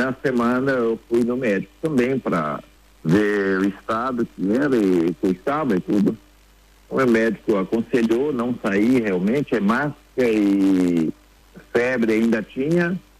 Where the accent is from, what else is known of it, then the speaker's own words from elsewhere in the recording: Minas Gerais, Brazil; para mim, como brasileiro de Minas Gerais, eu acho bem triste o que acontece.